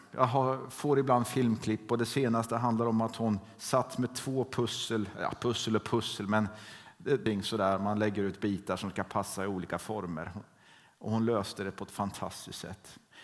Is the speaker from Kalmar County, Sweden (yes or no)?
yes; Vena, Kalmar County, Sweden; som tonåring så hyrde man bygdegården i det lilla samhället Vena där jag växte upp.